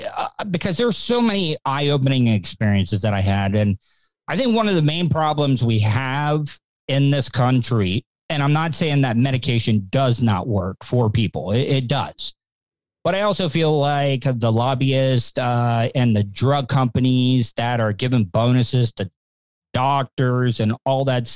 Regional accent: the South, United States; Growing up in the South, like if you were depressed or you were having mental issues or had ADHD and stuff, you couldn't go to your parents for that.

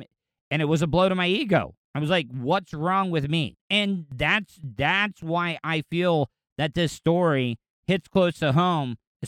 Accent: the South, United States; Like, men, especially in my case, growing up in the South, if you're depressed or you got some mental issue problems and stuff

